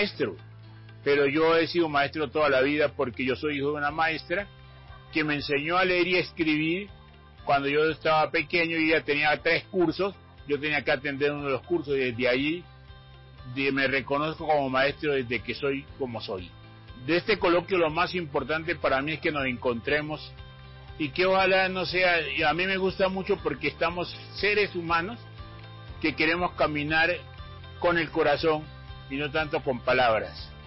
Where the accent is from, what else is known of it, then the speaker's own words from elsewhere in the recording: Guapi, Cauca, Colombia; born there; Nací en Huapicauca.